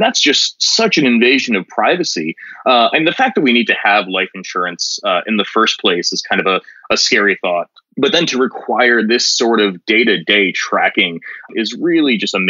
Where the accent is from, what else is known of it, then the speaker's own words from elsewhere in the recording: Connecticut, United States; Senator Richard Blumenthal from Connecticut, you know, my home state here